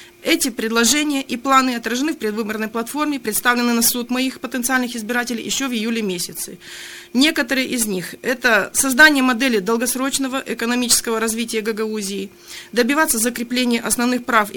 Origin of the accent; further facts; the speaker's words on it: Comrat, Gagauzia, Moldova; я, коренная камрадчанка, гагаузка, жительница Гагаузии